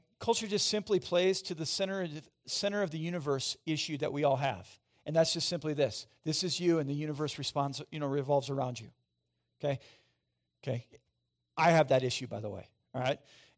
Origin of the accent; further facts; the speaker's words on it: Midwest, United States; Growing up in the Midwest, there were moments in time where we experienced violent rushing wind.